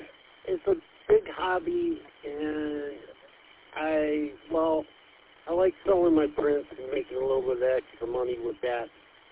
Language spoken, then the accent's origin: English; Elyria, Ohio, United States; I'm from Elyria, Ohio, which is up near Cleveland